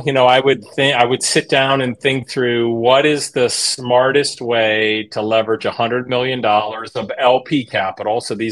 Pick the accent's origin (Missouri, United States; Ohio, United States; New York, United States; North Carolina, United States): Ohio, United States; Akron; I mean, I grew up here. I grew up in Akron, Ohio.